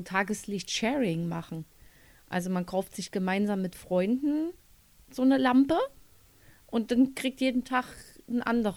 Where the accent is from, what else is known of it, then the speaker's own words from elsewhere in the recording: East Germany, Germany; Früher bei uns im Osten hatten wir das anstatt so eine Heizdecke, sondern wenn du den Rückenschmerzen hattest, hast du dich vor die Rotlichtlampe gesetzt